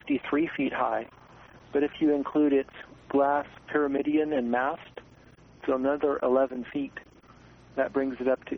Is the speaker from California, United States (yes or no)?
yes; Laguna Niguel, California, United States; place called Laguna Niguel, which was the town where I grew up.